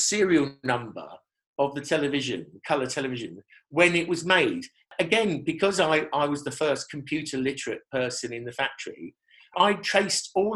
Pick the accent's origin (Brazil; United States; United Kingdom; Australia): United Kingdom; London; if you grew up in Southwest London and you were around in the 60s in Clapham and Battersea, Wandsworth, every street was your playground